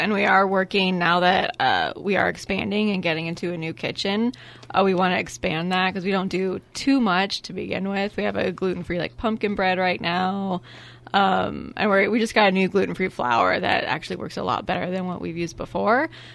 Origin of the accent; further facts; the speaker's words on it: San Leandro, California, United States; Well, I grew up in the East Bay in San Leandro, and I went to school at the California Culinary Academy in San Francisco.